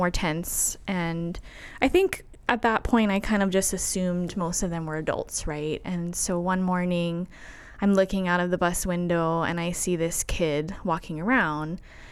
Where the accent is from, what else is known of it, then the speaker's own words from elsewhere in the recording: Waianae, Hawaii, United States; also born or lived in Oahu; So I was raised in Waianae, but I went to school all the way out at Sacred Hearts in Kaimuki.